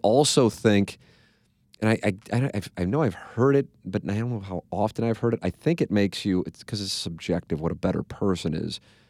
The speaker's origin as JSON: {"language": "English", "town": "St. Louis", "region": "Missouri", "country": "United States", "tie": "born or raised there", "said": "You know what it's like to be a Catholic kid growing up in St. Louis, even though it seems like everybody's a Catholic kid growing up in St. Louis."}